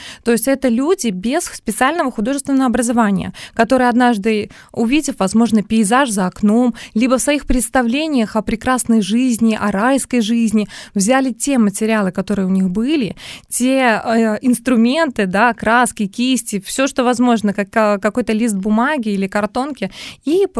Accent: Vitebsk Region, Belarus; born there; я родилась в Мёрском районе. Это место, наполненное красотой природы и народным творчеством

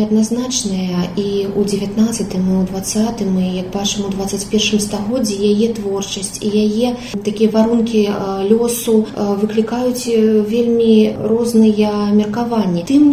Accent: Grodno, Grodno Region, Belarus; born there; я нарадзілася ў Гродні, дзе яна пражыла больш палову свайго жыцця

